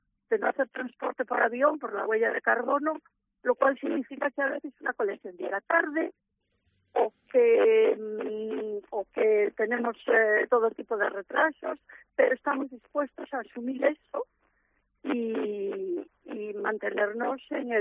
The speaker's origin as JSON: {"language": "Spanish", "region": "Galicia", "country": "Spain", "said": "O sea que, como buena gallega, le devuelvo la pregunta."}